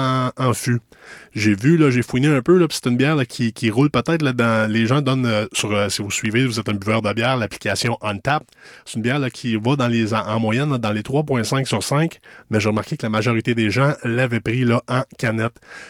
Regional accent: Cowansville, Quebec, Canada; j'ai un microbrasseur de ma ville natale à Cowansville

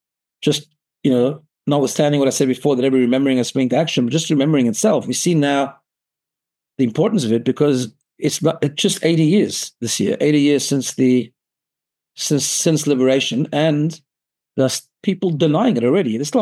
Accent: South Africa; You know, I grew up in South Africa.

